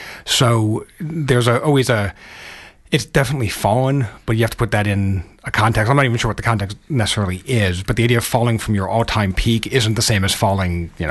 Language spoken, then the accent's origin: English; Northeast, United States; now in Jacksonville, United States; Like, I've been in Jacksonville for a long time, but growing up in the Northeast, where we didn't have some of these elected positions, they were just appointed